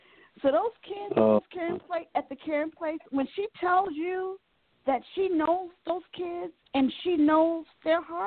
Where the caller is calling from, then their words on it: Maryland, United States; I'm calling from Maryland.